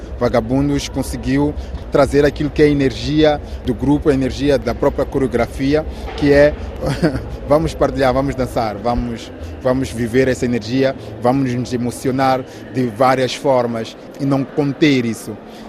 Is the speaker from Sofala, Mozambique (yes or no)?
no; Maputo, Maputo City, Mozambique; cidade de Maputo, da periferia da cidade de Maputo, na verdade.